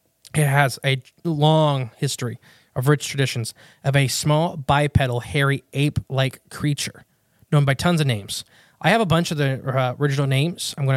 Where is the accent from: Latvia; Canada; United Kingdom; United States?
Canada; I identify as French Canadian.